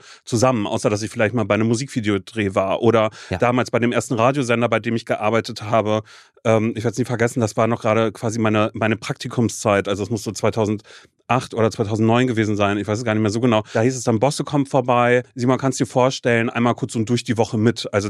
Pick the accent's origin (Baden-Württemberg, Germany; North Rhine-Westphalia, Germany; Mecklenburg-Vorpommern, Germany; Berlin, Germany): Mecklenburg-Vorpommern, Germany; Brudersdorf; Also ich bin ja groß geworden in Mecklenburg-Vorpommern und bin in so einem winzigen Dorf, bin ich groß geworden.